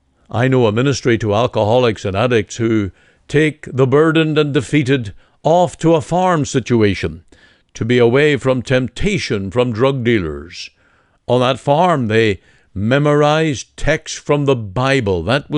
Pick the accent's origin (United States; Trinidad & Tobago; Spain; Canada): Canada; I speak as a Canadian with a burden for my fellow countrymen.